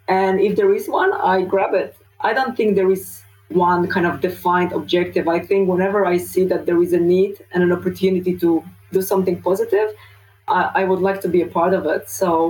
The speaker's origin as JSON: {"language": "English", "country": "Poland", "tie": "born or raised there", "said": "I was brought up back in Poland translates now into how I perceive world here. And, you know, coming from a small town"}